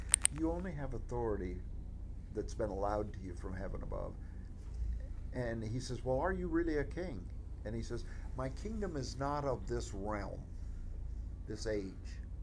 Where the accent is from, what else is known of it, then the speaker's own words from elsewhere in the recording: Iowa, United States; moved away; when I moved here from the Northwest, one of the things I had to do in my first 5 years in the South was get used to what I had known in Iowa. You know, in Iowa when I was a boy, because Iowa's, it's Northern, but it's Bible Belt.